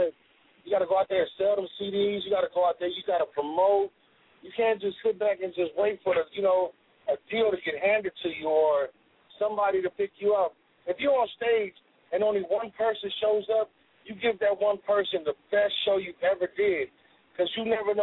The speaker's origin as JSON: {"language": "English", "town": "Long Beach", "region": "California", "country": "United States", "lives_now": "Las Vegas, United States", "said": "No, I'm from Long Beach, California, man, but Vegas is my second home. That's where I live, and I love the Vegas."}